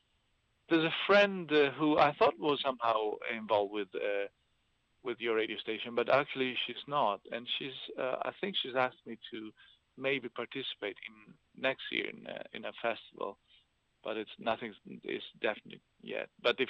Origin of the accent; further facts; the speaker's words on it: Italy; born there; first language Italian; English is a second language; because I'm half Italian, I was born in Italy, actually my mother language is Italian